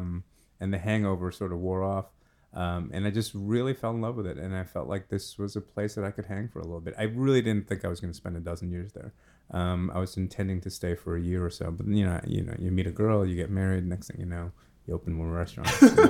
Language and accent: English; Brooklyn, New York, United States; also born or lived in South; I grew up in Brooklyn.